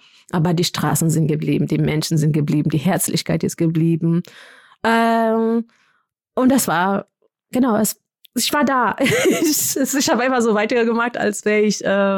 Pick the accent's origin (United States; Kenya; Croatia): Kenya; German is a second language; ich komme aus Kenia, ich kenne die Sprachen.